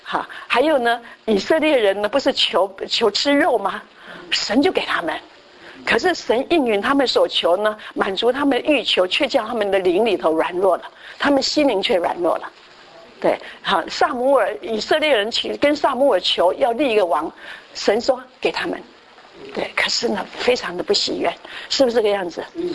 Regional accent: Taiwan; 因为特别是我们台湾人，很有这个问题的

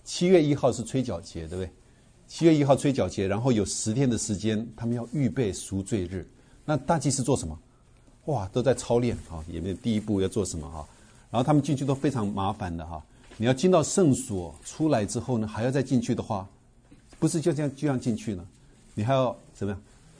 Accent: China; 我们中国人有时候会放生，对不对？

